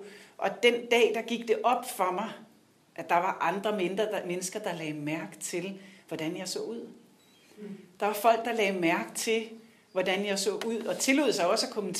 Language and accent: Danish; Region of Southern Denmark, Denmark; also born or lived in Zealand; jeg er 49 år, og jeg blev født på Sjælland, og da jeg var halvandet år, flyttede mine forældre til Jylland i nærheden af Givskud, så det var ude på Bøgelandet